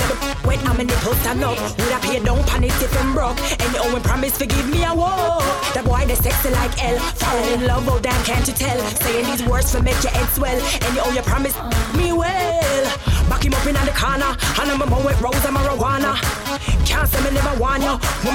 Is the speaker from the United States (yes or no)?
no; Jamaica; I'm always representing my country. I'm a Jamaican.